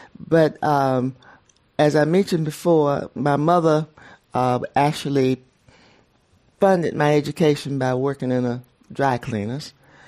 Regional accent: Montgomery, Alabama, United States; I'll tell you a little bit about growing up in Montgomery

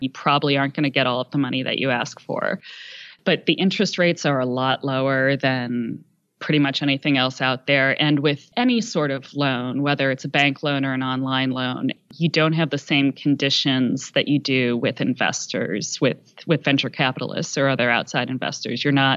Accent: Philadelphia, Pennsylvania, United States; I'm from the Philadelphia area, and there's a wonderful convenience store chain, some might call it a cult, called Wawa, that's in Philly.

